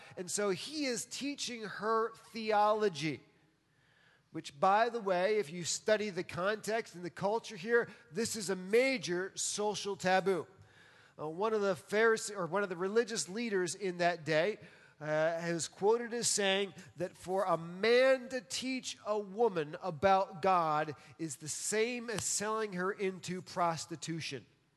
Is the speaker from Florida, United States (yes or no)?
no; New York, United States; And so I grew up around New York City, so I've seen people do this a little strange.